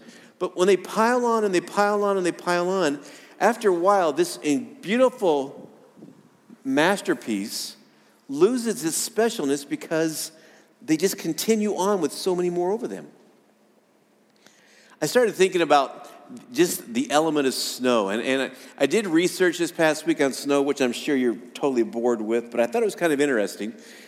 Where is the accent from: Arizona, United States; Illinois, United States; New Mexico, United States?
Illinois, United States; also born or lived in Missouri / Colorado; You know, growing up in Illinois, in Missouri, in Colorado, I closely associated snow with about Christmas time.